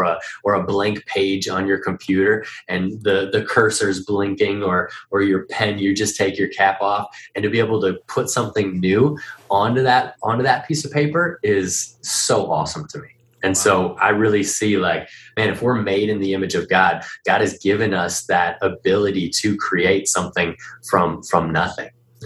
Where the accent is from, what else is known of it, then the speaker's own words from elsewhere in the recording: Minneapolis, Minnesota, United States; I'm from Minneapolis originally.